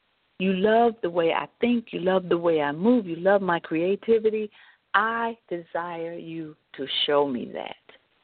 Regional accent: United States; I'm not going anywhere. I am an American, and that is just how it is.

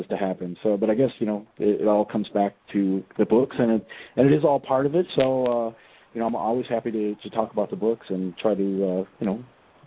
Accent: Indiana, United States; now in Seattle, United States; So I was born and raised in Indiana, so it was definitely like a big switch for me to move across country, and to now I'm living in Seattle

